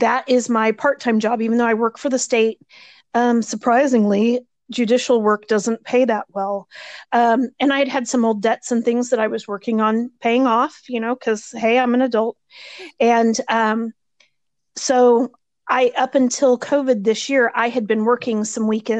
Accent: Weston, Missouri, United States; Yes, I grew up here. So my parents have a farm. We grew up on a farm.

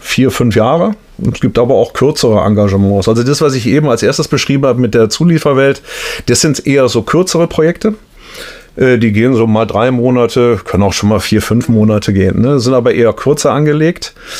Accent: Aachen, North Rhine-Westphalia, Germany; Also ich bin Aachener. Ja, so. Okay, und ich bin irgendwann zum Studium hier hin und hier geblieben. und das ist jetzt halt meine Heimat hier.

